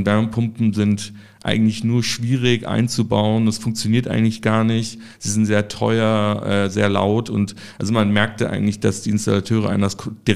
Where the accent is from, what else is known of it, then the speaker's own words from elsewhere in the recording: Munich, Bavaria, Germany; meine Eltern wohnen in München, also ich komme ja auch ursprünglich aus München